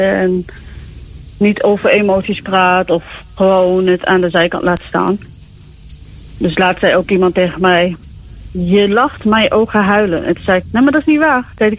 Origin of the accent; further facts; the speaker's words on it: Groningen, Netherlands; ik ben oorspronkelijk uit Groningen.